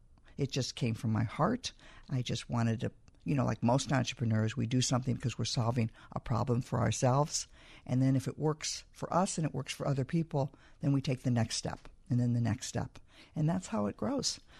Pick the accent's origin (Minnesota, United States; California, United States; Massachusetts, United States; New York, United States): California, United States; And please forgive my language. I'm from California